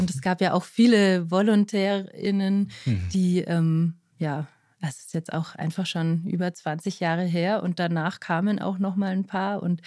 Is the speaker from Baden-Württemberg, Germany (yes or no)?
no; Neuendettelsau, Bavaria, Germany; ich bin in Neuendettelsau geboren, Kindergarten, Schule, alle Schulen